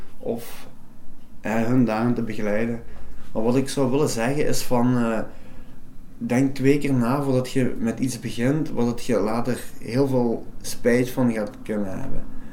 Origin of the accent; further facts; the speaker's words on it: Aalst, East Flanders, Belgium; now in Genk, Belgium; ik ben 38 jaar. Ik woon in Genk. Ik ben eigenlijk afkomstig van Alst.